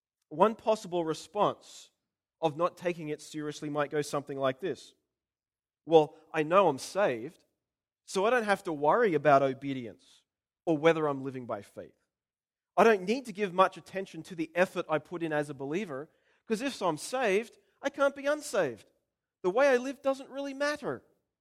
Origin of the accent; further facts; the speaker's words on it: Australia; You see, being an Australian means I say it. Saying it doesn't make me an Australian.